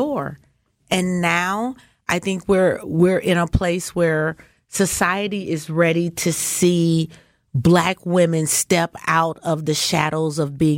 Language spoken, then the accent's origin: English; Mississippi, United States; I grew up on the Gulf of Mexico, the border of Mississippi and Alabama. I mean, I was in church Monday through Sunday, dude.